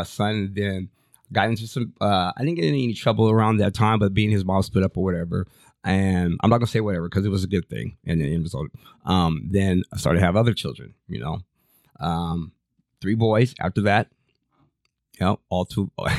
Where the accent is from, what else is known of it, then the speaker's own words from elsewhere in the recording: Lacey, Washington, United States; also born or lived in Fort Lewis; So I was born in Fort Lewis, but we moved down to Lacey, Washington.